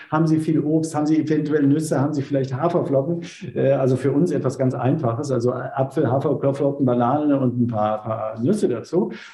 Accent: North Rhine-Westphalia, Germany; also born or lived in Franconia; Und ich habe 13 Jahre in Franken gelebt, ja, aber ich stamme tatsächlich aus der Voreifel.

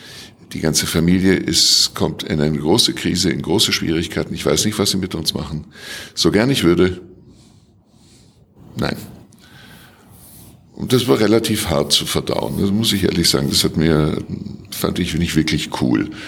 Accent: Vienna, Austria; ich bin in Wien aufgewachsen, das wissen vielleicht der eine oder andere.

